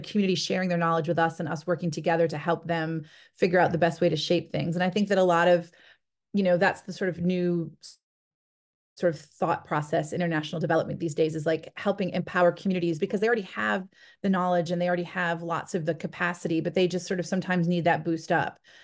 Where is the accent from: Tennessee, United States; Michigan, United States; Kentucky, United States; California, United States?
Michigan, United States; I met a woman who started a grassroots advocacy group in my home state of Michigan.